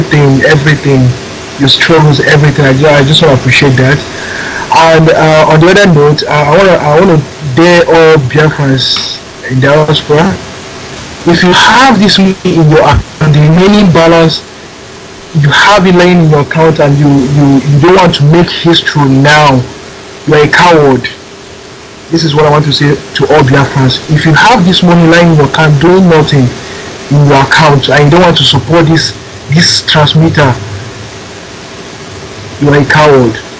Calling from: Ukraine; I'm calling from Ukraine.

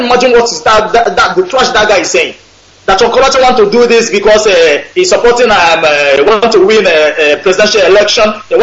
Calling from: Dubai, United Arab Emirates; Yeah, Director … I'm calling from United Arab Emirates, Dubai.

